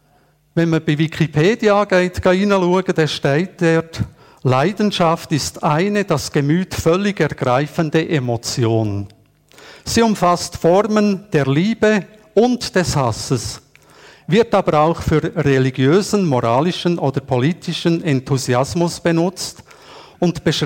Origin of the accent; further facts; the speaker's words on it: Switzerland; wir sind Schweizer, wir sind nicht so temperamentvoll, wir sind keine Südländer.